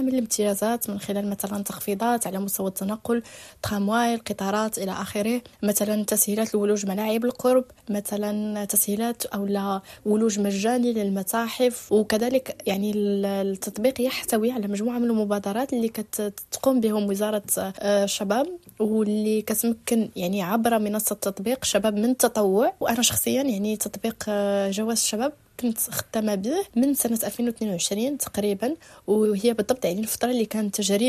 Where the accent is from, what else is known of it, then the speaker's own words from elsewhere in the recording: Morocco; بصفتي شابة مغربية في عمرها 21 سنة